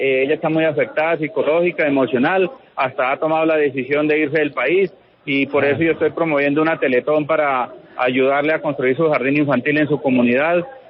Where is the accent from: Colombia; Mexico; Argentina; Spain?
Colombia; Santander; now in Bogotá, Colombia; Yo soy un empresario que llevo ya 23 años en los comercios populares de Bogotá, soy oriundo de Santander